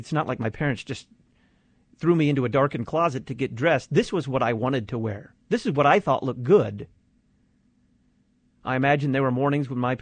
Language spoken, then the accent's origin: English; Dallas, Texas, United States; I remember when I was growing up in Dallas, Texas, the only schools that had uniforms were the Catholic schools.